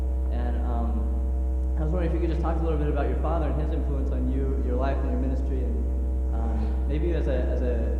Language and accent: English; Bremerton, Washington, United States; And I'm from Bremerton, Washington.